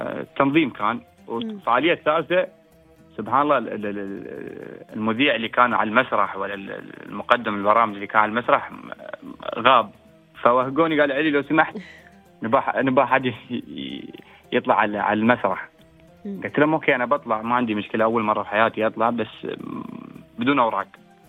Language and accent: Arabic; United Arab Emirates; نحن كاماراتيين